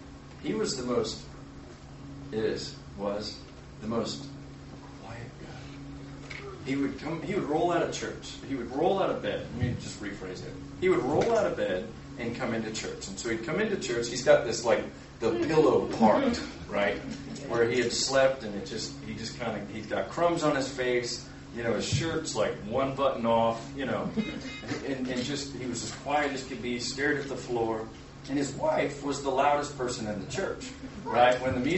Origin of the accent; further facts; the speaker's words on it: United States; Yeah, I know how it sounds. I'm an American. I get it.